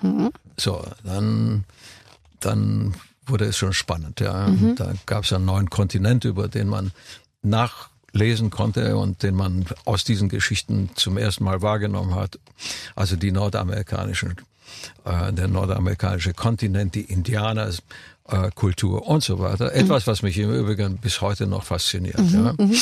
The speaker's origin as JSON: {"language": "German", "country": "Romania", "tie": "born or raised there", "said": "Und wir hatten ja in Rumänien, alle Kinder hatten ja nicht viel."}